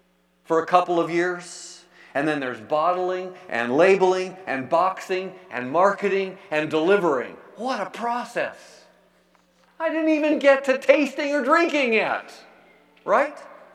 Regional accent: California, United States; Okay, we're from California. The Golden State.

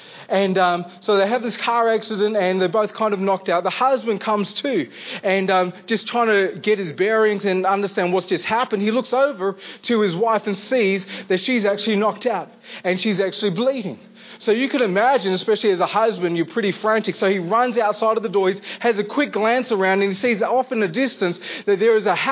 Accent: Armidale, New South Wales, Australia; And like I said, I'm from Armidale. So you guys are going to have to shout me down because they're feisty over there.

